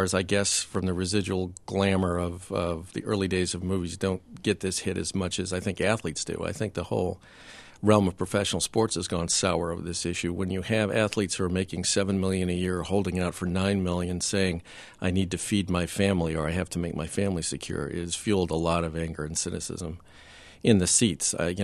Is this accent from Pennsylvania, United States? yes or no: yes; Pennsylvania, United States; in my home state of Pennsylvania, the average household income is something like $44,000.